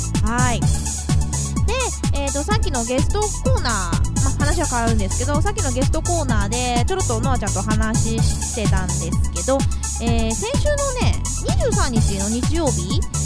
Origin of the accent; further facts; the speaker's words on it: Nagoya, Aichi, Japan; accent: Nagoya dialect; あのノアポンと喋ってる時は結構名古屋弁が出ちゃったなとは思うんですけど、